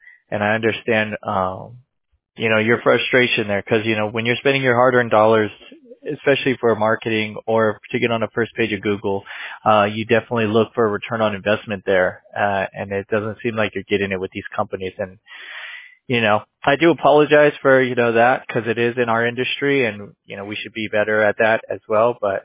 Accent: Whittier, California, United States; I grew up in Whittier, so like around there.

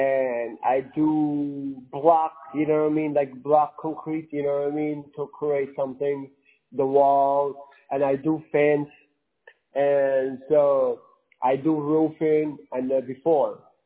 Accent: New York, United States; now in West Palm Beach, United States; but 3 months ago I came from New York, I came to live in the Florida, West Palm Beach.

